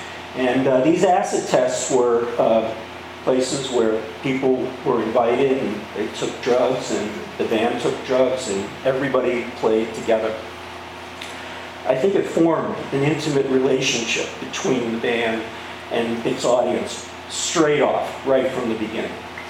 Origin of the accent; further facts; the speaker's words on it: East Coast, United States; I come from the East Coast